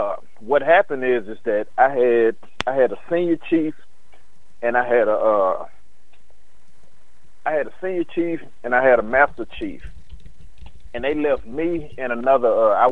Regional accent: Chattanooga, Tennessee, United States; because he was from Houston, I was from Chattanooga where I'm at, so we done had these relations before.

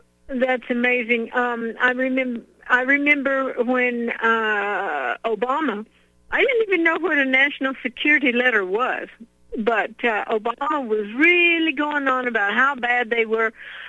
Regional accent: United States; now in Paris, France; you know, I'm an American. I live in Paris, but when I was in the States in 2007

